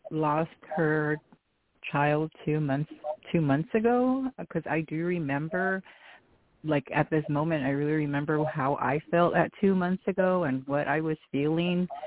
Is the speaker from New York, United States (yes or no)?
no; Oakland, California, United States; also born or lived in Bakersfield; I was born in Bakersfield, and I was raised in Oakland.